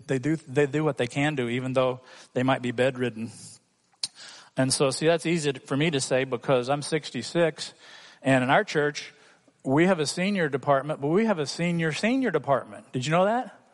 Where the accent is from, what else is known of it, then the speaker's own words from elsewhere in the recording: Hong Kong; When I was growing up in Hong Kong as a missionary kid, he came and came to our church in Hong Kong, and we knew him right away.